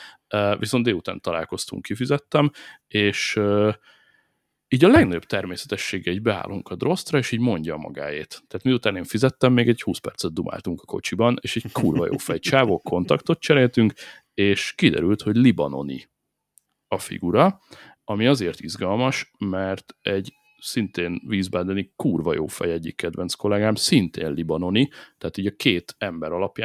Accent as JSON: {"language": "Hungarian", "country": "Hungary", "said": "ő nem tudhatta, hogy én amúgy magyar vagyok"}